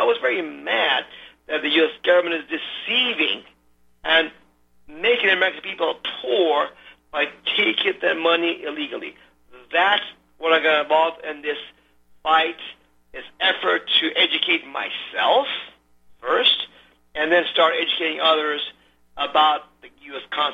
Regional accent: Iran; now in United States; You see, I'm from Iran. We had no freedoms in Iran.

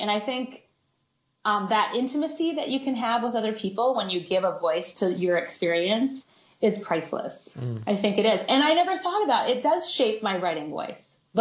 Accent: Des Moines, Iowa, United States; I'm from Des Moines, Iowa. I live in Des Moines, Iowa. So it's the Midwest

